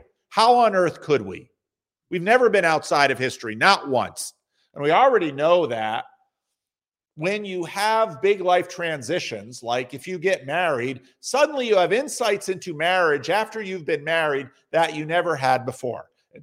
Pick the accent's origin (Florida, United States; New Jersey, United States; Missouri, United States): New Jersey, United States; born there; I was born in New Jersey to wonderful Christian parents in the early 1960s.